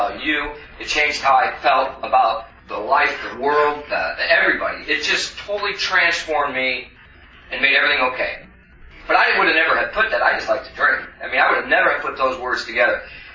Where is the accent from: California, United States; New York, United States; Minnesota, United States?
California, United States; Stockton; I grew up in California. Grew up in this town called Stockton, California.